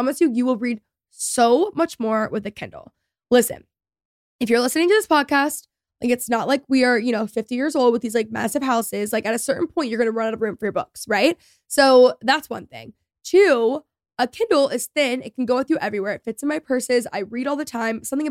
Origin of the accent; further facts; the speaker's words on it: McKinney, Texas, United States; I grew up in McKinney, Texas. It's a suburb north of Dallas. And we have a really cute downtown square.